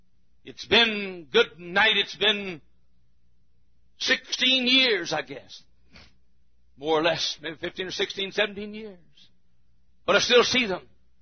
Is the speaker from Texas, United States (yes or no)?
yes; Texas, United States; I grew up down in Texas where I never seen these apartments jammed together.